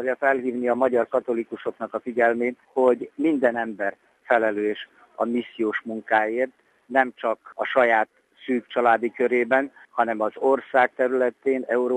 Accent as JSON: {"language": "Hungarian", "region": "Vojvodina", "country": "Serbia", "tie": "born or raised there", "said": "amikor a Vajdaságban nőttem fel, mert akkor már az iskolában megéreztem, mit jelent az, hogy kétszeresen is kisebbséghez tartozni, tehát vallásilag is aktív életet folytatni, és magyarként iskolába járni."}